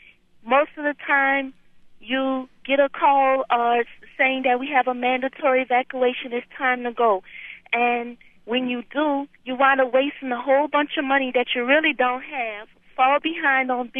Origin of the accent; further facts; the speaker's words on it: New Orleans, Louisiana, United States; And from my point of view, being born and raised in New Orleans, I say that my state officials are first to blame because they're the ones that live there.